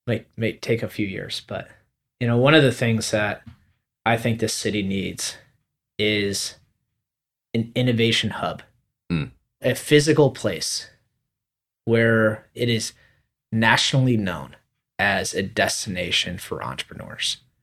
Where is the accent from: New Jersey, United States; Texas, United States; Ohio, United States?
Ohio, United States; Cleveland; know how wonderful Cleveland is because we grew up here in Cleveland and are obviously evangelists for this city.